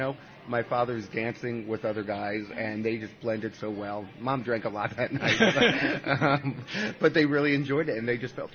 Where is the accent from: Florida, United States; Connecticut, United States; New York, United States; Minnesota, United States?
New York, United States; now in Arizona, United States; We're originally from New York.